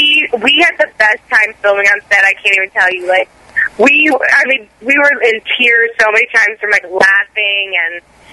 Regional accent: New Jersey, United States; I happened to be at home in my house that I grew up in New Jersey with my mom, dad, and my grandmother.

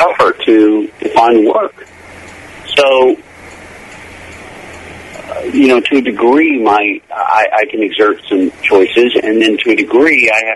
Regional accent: Kentucky, United States; I grew up in Kentucky, so being paid to ride a horse is a dream job for me.

